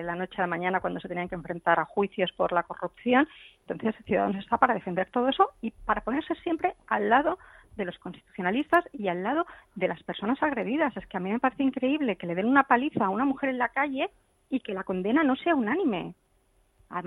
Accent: Catalonia, Spain; para poder dar voz a esa mayoría social de catalanes que queremos seguir siendo catalanes, españoles y europeos

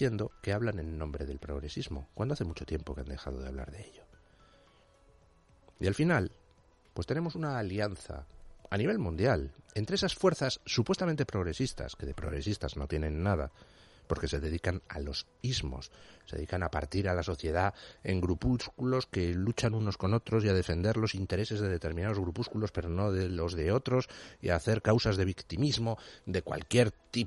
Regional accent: Madrid, Community of Madrid, Spain; yo como madrileño soy el culpable de todo

